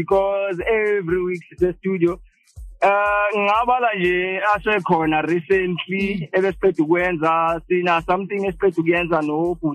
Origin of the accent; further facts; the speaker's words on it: Krugersdorp, Gauteng, South Africa; Born and bred in Kafiso Krugersdorp. That's in Gauteng.